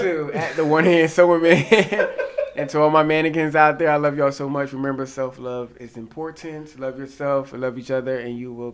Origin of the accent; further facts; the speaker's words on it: Trenton, New Jersey, United States; Because as a kid in Trenton, New Jersey, I grew up on the West Ward, going to YMCA and having Heritage Day downtown